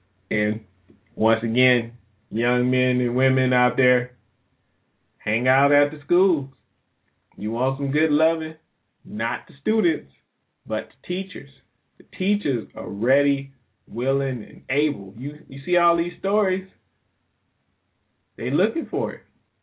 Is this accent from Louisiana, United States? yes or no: yes; New Orleans, Louisiana, United States; I'm from New Orleans. So I grew up in New Orleans, so I have a special affinity for New Orleans.